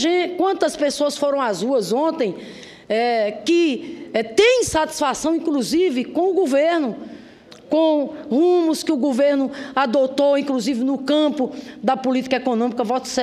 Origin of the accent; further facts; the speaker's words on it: Rio Grande do Norte, Brazil; não só lá no meu estado, Rio Grande do Norte, mas em todo o país.